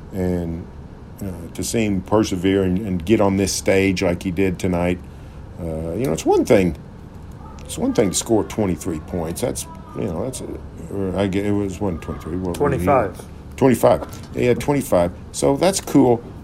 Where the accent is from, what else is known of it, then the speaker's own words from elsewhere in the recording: Norman, Oklahoma, United States; You know, I grew up in Norman. I went to Norman High.